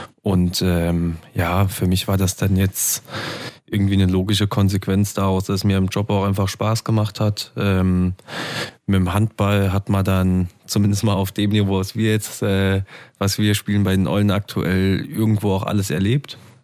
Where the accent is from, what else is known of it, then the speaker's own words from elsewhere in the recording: Niederwürzbach, Saarland, Germany; ich schwärme immer für mein Heimatdorf Niederwitzbach. Da gibt's einen wunderschönen See.